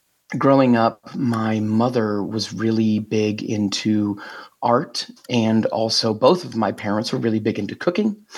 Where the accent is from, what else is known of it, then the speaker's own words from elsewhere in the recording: Fort Wayne, Indiana, United States; born there; I was born in Fort Wayne, Indiana, in a little area, on Pemberton Street